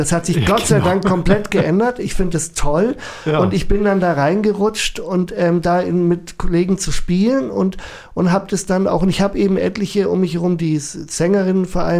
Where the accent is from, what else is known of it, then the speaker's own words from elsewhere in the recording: Munich, Bavaria, Germany; ich spreche ja selber kein Dialekt, aber ich bin ein Münchner Kindl.